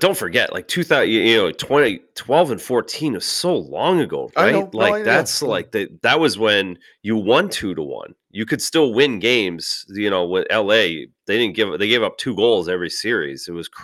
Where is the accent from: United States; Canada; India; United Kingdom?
Canada; Belleville, Ontario; from Lucha Belleville, Ontario.